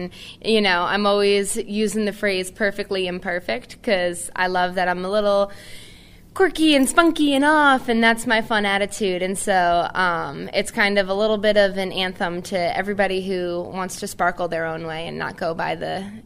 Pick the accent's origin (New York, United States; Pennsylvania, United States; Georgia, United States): New York, United States; Westchester; now in Nashville, United States; I immigrated to Nashville. I actually am from New York. And so I grew up right outside of the city in Westchester and have been in the area ever since.